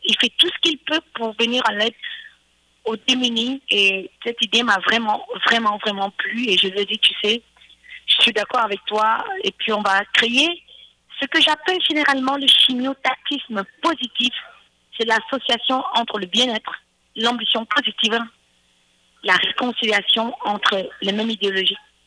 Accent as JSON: {"language": "French", "country": "Belgium", "tie": "born or raised there", "said": "moi, je vis en Belgique, j'ai grandi en Belgique, j'ai fait mes études en Belgique."}